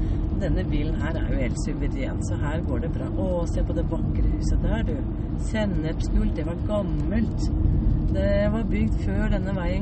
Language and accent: Norwegian; Spain; Norwegian is a second language; now in Norway; Jeg kommer jo fra Spania, men det jo som å komme rett inn i jungelen når man kommer til Norge.